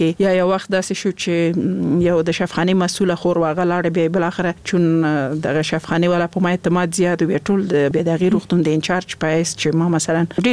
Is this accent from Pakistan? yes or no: no; Laghman, Afghanistan; also born or lived in Nangarhar; زه خپل د لغمان ولایت يم